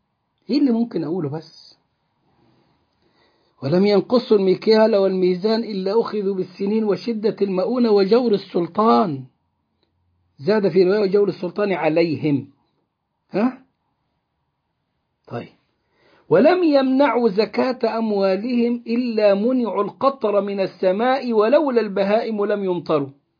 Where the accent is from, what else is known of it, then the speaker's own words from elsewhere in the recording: Egypt; بلد زي بلدنا مصر